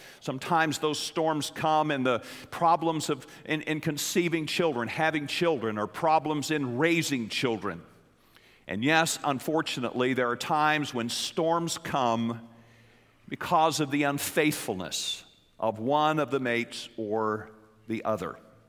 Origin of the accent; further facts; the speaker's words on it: Wichita Falls, Texas, United States; was the anniversary of a very fateful day in the history of my hometown of Wichita Falls, Texas.